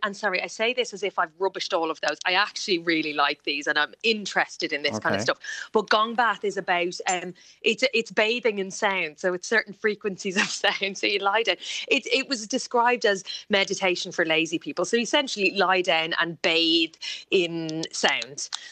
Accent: Ireland; I don't think I've turned to prayer in the traditional sense that I, as an Irish woman, would think of.

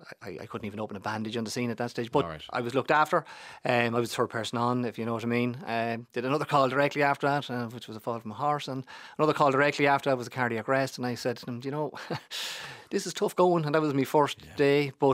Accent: Trim, County Meath, Ireland; I'm placed in Trim, County Meath.

